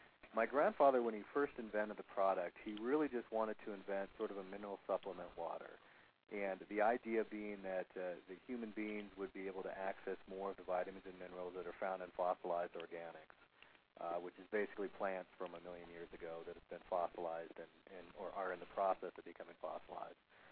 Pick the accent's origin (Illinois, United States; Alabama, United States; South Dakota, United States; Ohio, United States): South Dakota, United States; I grew up on the South Dakota steak and potatoes diet.